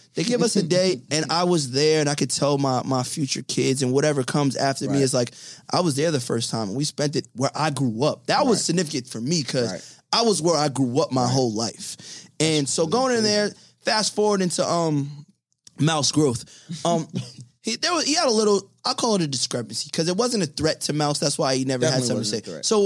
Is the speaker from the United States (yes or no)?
yes; Clinton Hill, New York, United States; I'm from Clinton Hills.